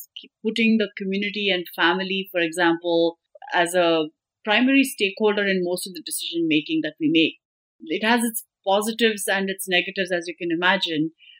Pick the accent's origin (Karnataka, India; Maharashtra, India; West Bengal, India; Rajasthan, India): Karnataka, India; Bangalore; I grew up in Bangalore, South, which is a city in the South, as many probably already know. And I have lived in Bangalore almost the same number of years I've lived in the US, so about 23, 24 years.